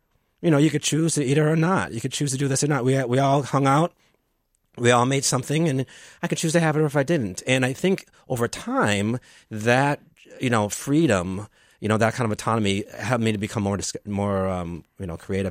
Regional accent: Wisconsin, United States; You know, when I grew up in Wisconsin, we didn't have that.

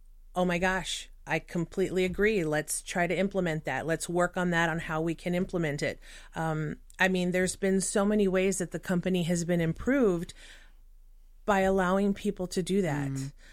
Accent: Texas, United States; Born and raised in Texas, I don't do the Minnesota nice very well.

